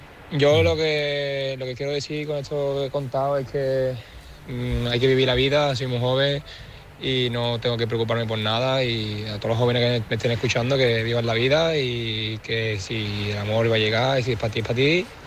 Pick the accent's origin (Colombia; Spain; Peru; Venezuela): Spain; Seville, Andalusia; Soy de Sevilla. Y nada, yo tengo solamente 25 años.